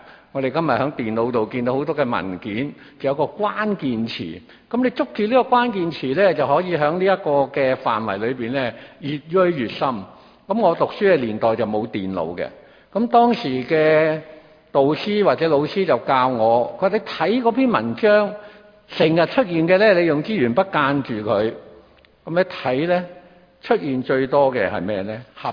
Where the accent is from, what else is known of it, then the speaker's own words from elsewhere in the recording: Chaozhou, Guangdong, China; 我是潮州人，那我加入呢潮人的同乡会